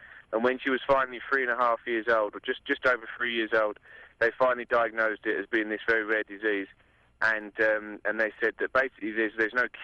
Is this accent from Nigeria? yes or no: no; England, United Kingdom; now in Colorado, United States; I'm not a Colorado native. No, I'm from England, and me and my wife moved over here about a year ago.